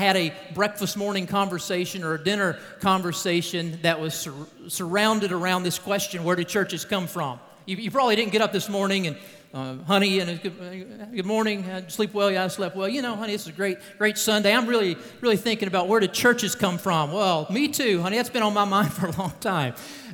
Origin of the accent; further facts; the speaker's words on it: Kentucky, United States; Now, I grew up in Kentucky. Who said that smart remark? I grew up in Kentucky.